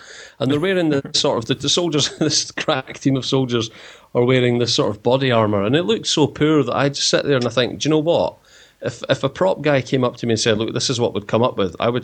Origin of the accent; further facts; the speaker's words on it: Scotland, United Kingdom; As Scotsman, of course, it would be easy to feel somewhat aggrieved at this sort of borderline racism which goes on.